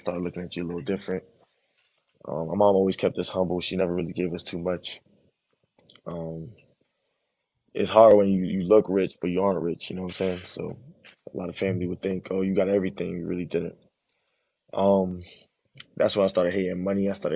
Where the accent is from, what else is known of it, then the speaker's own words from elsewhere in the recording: Wellington, Florida, United States; also born or lived in Brooklyn / Coral Springs; I was born in Brooklyn. And it was a pretty rough start, but then we moved to Coral Springs, and then my pops got a crib in Wellington, Florida. So we was in the suburbs.